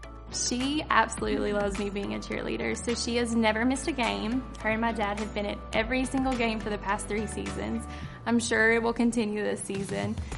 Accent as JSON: {"language": "English", "town": "Dixon", "region": "Tennessee", "country": "United States", "said": "I'm from Dixon, Tennessee, and this is my fourth year"}